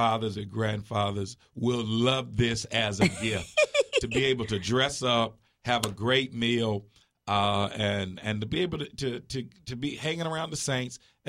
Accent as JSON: {"language": "English", "town": "Indianapolis", "region": "Indiana", "country": "United States", "tie": "born or raised there", "said": "I'm born and raised in Indianapolis"}